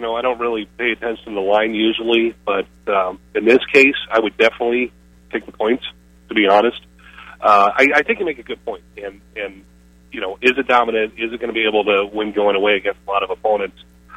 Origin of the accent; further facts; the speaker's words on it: Midwest, United States; I'm not originally from SEC country. I'm originally from Big Ten country.